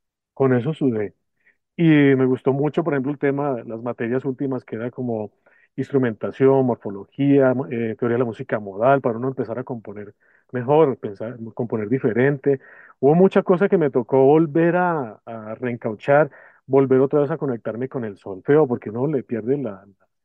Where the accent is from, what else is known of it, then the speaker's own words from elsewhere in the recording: Quindío, Colombia; Yo que vengo del Quindío, pues el Quindío es una zona de pasillos, bambucos, toda esta música es muy arraigada ahí.